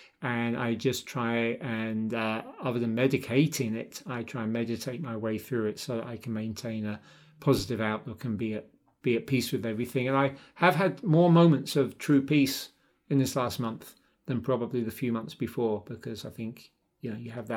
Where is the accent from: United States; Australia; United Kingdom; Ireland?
United Kingdom; London; My old band growing up in London.